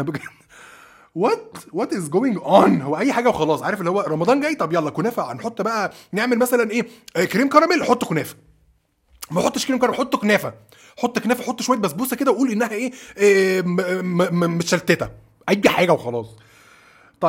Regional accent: Egypt; هنا بقى احنا عندنا في مصر حضرتك عندنا كرياتيفيتي

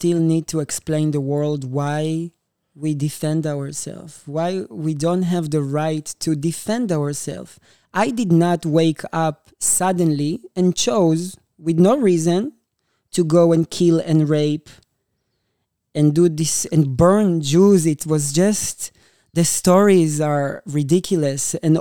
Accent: Israel; When I grew up in Israel, I was 16 years old and they were training me to hold a gun to protect myself.

